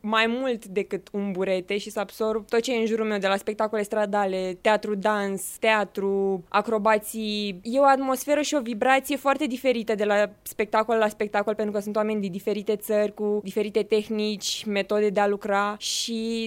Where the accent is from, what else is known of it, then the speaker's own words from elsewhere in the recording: Bucharest, Romania; Sunt din București